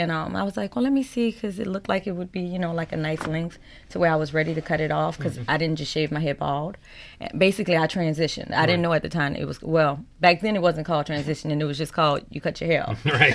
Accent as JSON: {"language": "English", "town": "Napoleonville", "region": "Louisiana", "country": "United States", "said": "No. I'm from Napoleonville, Louisiana."}